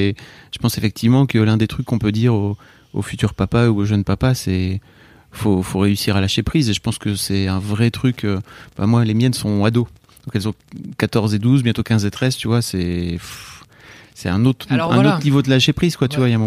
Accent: Hauts-de-France, France; on vient du Nord, hein, donc le cliché, il faut l'entretenir

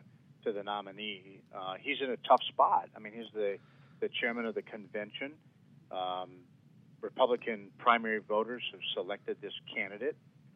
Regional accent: Wisconsin, United States; I'm from Northeast Wisconsin. We're one of the largest dairy and cheese producing areas in the world.

